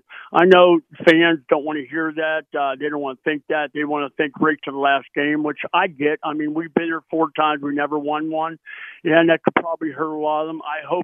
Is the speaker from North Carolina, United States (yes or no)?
no; Pittsburgh, Pennsylvania, United States; I grew up in Pittsburgh. I've been a Steelers fan. Of course, I'm a Bills fan now, but Steelers are my second choice.